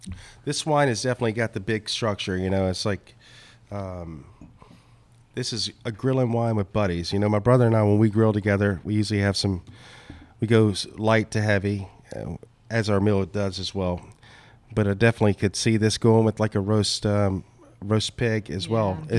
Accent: Mississippi, United States; And, you know, I grew up in Mississippi, about 2 hours north of New Orleans, but my parents always made me understand what it was like to sit in a nice restaurant.

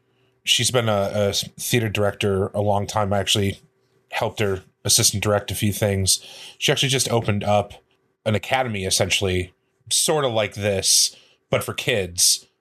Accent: Midwest, United States; just because I'm from the Midwest

